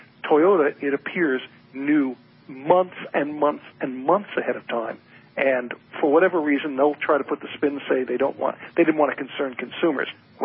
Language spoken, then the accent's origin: English; New York, United States; now in Detroit, United States; Route 35, where I grew up outside of New York.